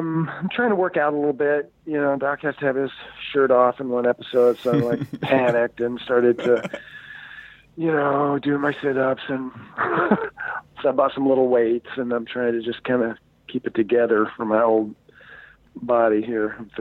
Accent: Florida, United States; I grew up in Florida back in the 70s.

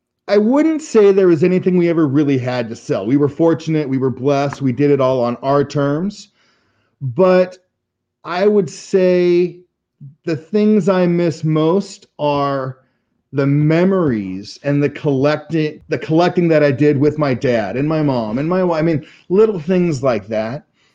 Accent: Anaheim, California, United States; I grew up in Anaheim, so it's the Angels.

